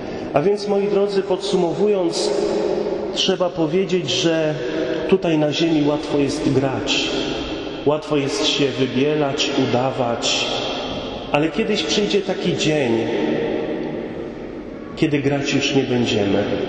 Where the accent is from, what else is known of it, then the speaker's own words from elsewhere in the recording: West Pomeranian Voivodeship, Poland; ja urodziłem się i wychowałem w takiej małej wiosce, niedaleko Sławna na Pomorzu. Wiem, że w tej parafii są ludzie, którzy Sławno znają. I w tej mojej wiosce dzisiaj mieszka może 700, może 750 ludzi.